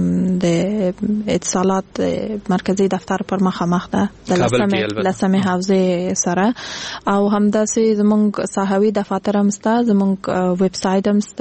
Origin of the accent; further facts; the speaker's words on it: Kandahar, Afghanistan; زه خپل د کندهار د ولایت یم